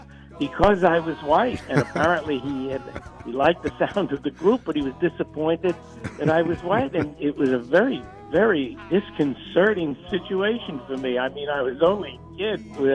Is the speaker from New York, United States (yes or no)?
yes; Bronx, New York, United States; I was a little bit of a tough guy growing up in the East Bronx.